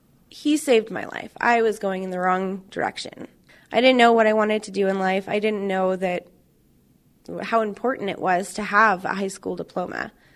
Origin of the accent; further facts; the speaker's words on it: Billings, Montana, United States; I actually grew up in Billings, Montana, and when I was 11 years old, me, my father, and my two brothers moved to Helena